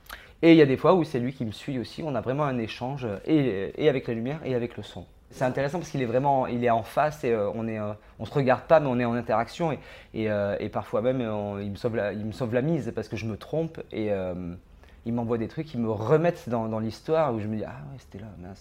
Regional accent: Marseille, Provence-Alpes-Côte d'Azur, France; born there; also born or lived in Gardanne; Je suis un peu un enfant de la région, pas d'Avignon, mais je suis du sud. Je suis né à Marseille, j'ai habité Gardanne, à côté d'Aix, pendant 20 ans.

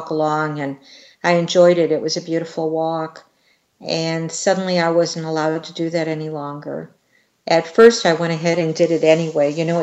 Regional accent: Wisconsin, United States; Well, I grew up in Wisconsin, and part of the time was during the in the 1970s when Richard Speck killed the nurses in Chicago.

